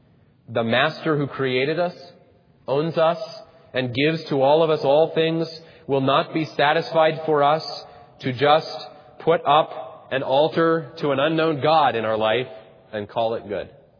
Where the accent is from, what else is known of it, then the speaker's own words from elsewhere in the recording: Salt Lake City, Utah, United States; growing up in Salt Lake City, I was the minority, the religious minority.